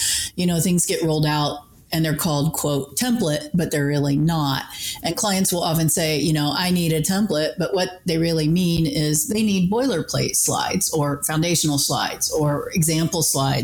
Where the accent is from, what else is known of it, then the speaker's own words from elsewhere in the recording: Indianapolis, Indiana, United States; I'm from Indianapolis